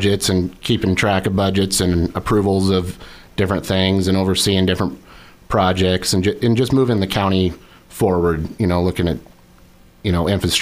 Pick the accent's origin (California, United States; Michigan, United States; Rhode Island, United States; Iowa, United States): Iowa, United States; Ogden; I was born and raised there in Ogden.